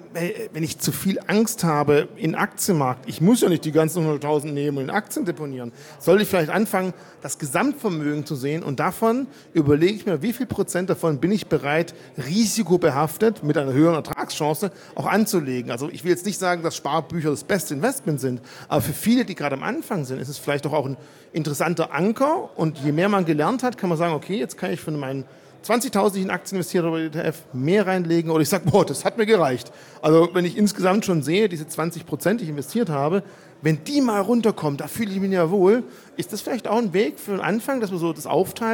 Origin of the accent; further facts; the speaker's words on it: Baden-Württemberg, Germany; Ja, ich als Schwabe, dann sind die Schwaben geizig, die kaufe ich nicht mehr.